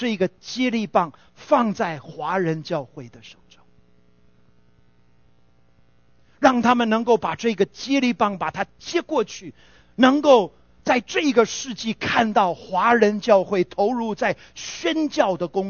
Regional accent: Taiwan; 我们从台湾来的，我记得以前4月4号是儿童节哦，那时候小学的时候还可以放假

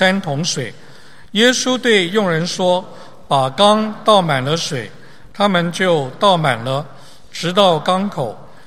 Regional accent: Taipei, Taiwan; 我是在台北出生，在台北长大，17岁的时候信耶稣，

